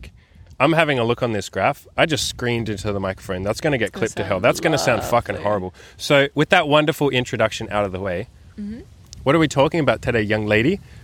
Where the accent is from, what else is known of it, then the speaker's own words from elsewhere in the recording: Germany; For context, we are from Germany.